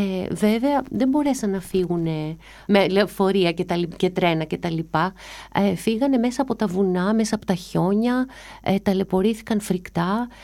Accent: Greece; μου αρέσουν πολύ οι ξένοι συγγραφείς, αλλά επειδή είμαι Ελληνίδα, θέλω...

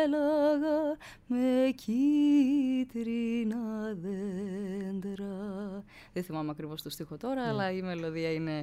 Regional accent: Chania, Crete, Greece; γεννήθηκα στα Χανιά της Κρήτης, σε ένα σπίτι, σε μια πολύτεκνη οικογένεια, με πάρα πολύ μουσική.

